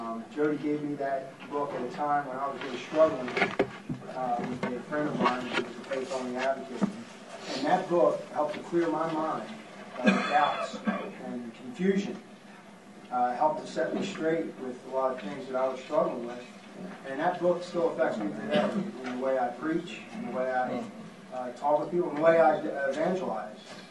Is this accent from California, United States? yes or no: no; Philadelphia, Pennsylvania, United States; I'm from Philadelphia. I mean, I was a Catholic, came out of the Catholic Church, and searching for truth.